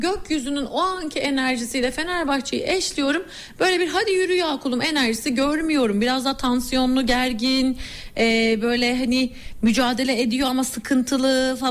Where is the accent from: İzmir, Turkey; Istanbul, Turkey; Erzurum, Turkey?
İzmir, Turkey; ben İzmirliyim